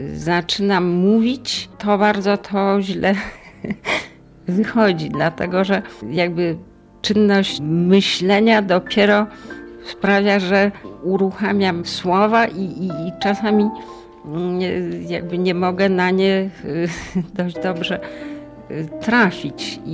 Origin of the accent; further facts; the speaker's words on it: Margonin, Greater Poland Voivodeship, Poland; No, urodziłam się na wsi, właśnie w lesie, w Margoninie. To jest małe miasteczko, obok jest wieś i tam jest taka, była wtedy szkoła dla leśniczych, której dyrektorem był mój ojciec.